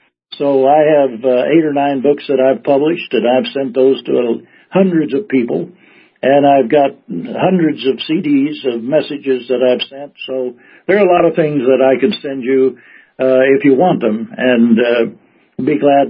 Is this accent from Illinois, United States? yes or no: no; Houston, Missouri, United States; also born or lived in Oklahoma; I was born in Oklahoma. My parents died when I was 3. And my aunt and uncle lived here in Missouri, and they adopted me and my brother. And this is where I grew up, went to grade school.